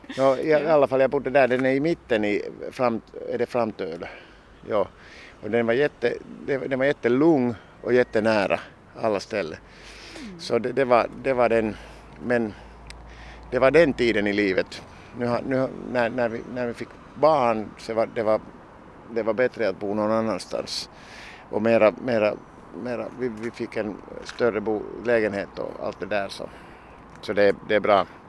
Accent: Helsinki, Uusimaa, Finland; men som jag sa, det har varit mitt hemstad. Och ja, det är lätt för mig att röra mig och känna alla ställena.

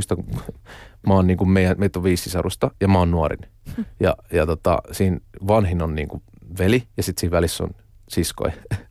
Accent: Turku, Southwest Finland, Finland; en mä kyllä sitä ajattele, että nyt mä oon Varissuolta

